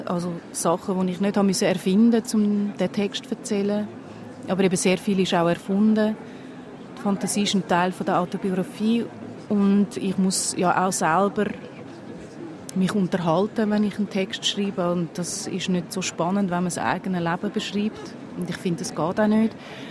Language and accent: German; Zurich, Switzerland; Ich habe ja als Kind nicht in Zürich gelebt, sondern in verschiedenen Dörfern am Zürichsee.